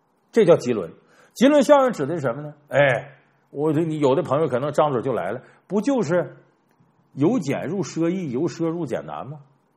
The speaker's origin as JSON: {"language": "Chinese", "region": "Northeast China", "country": "China", "said": "我原来笑话我们东北人嘛，虚荣"}